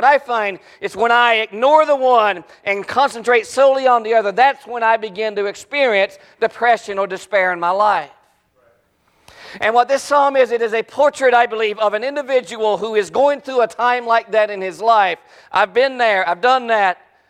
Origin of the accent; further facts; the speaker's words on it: West Virginia, United States; I called her mommy. I'm from West Virginia. It's mommy and daddy.